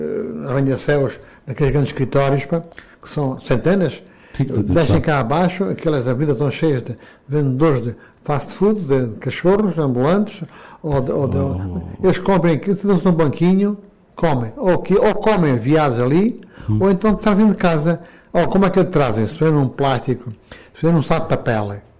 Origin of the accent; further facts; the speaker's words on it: Alentejo, Portugal; eu fui criado aqui no Alentejo